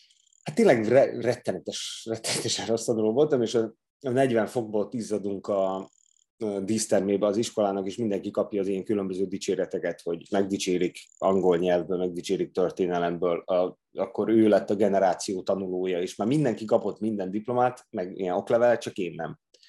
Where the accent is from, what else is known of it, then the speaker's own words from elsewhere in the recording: Vojvodina, Serbia; Én Vajdaságban nőttem fel, egy nagyon izgalmas közegben, ugyanis az anyám az újságíró nő, az apám az meg színész, és egy ilyen nagyon intenzív kultúrával teli